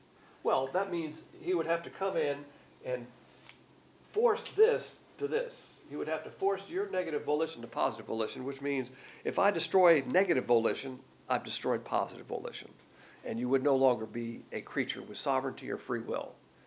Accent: the South, United States; I'm from the South, and one of the hallmarks of a Southerner is manners.

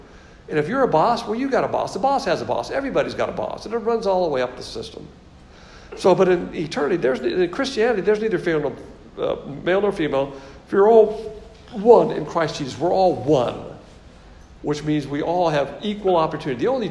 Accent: the South, United States; As a Southerner, we always put females on a pedestal.

